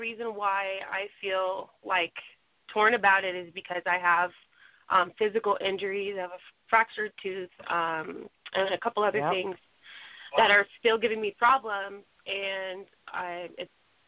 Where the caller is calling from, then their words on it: California, United States; Yeah, I called in last week. Hey. And I'm from California.